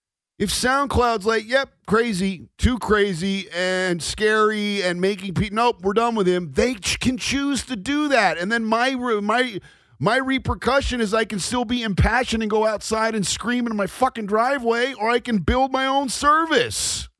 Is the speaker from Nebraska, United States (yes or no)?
yes; Nebraska, United States; I grew up in Nebraska. I grew up in the heart of the country that is upset right now.